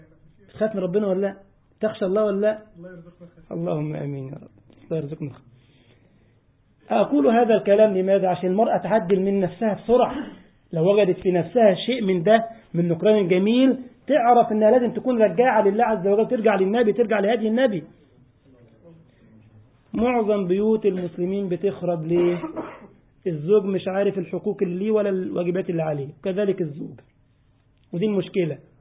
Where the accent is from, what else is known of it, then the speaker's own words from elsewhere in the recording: Egypt; وانت عارف المثل اللي عندنا في مصر